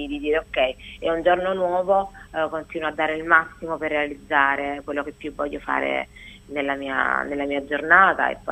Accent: Naples, Campania, Italy; sono napoletana come

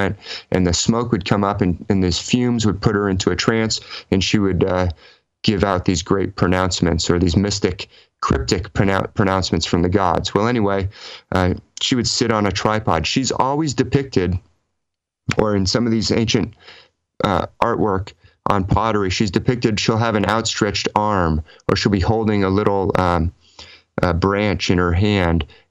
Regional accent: California, United States; accent: California; Pardon my California accent

